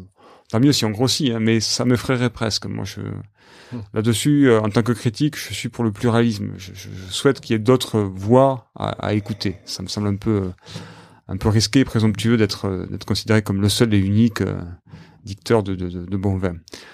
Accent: south of France, France; Moi, je viens du Sud, donc je suis un peu têtu

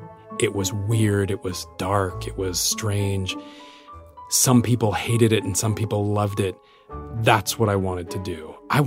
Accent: Utah, United States; And I'm this kid from Utah

